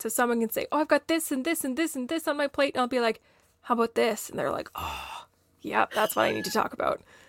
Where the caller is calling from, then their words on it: Calgary, Alberta, Canada; I am joining you from Calgary, Alberta, Canada. And it's still winter here, but I'm loving it.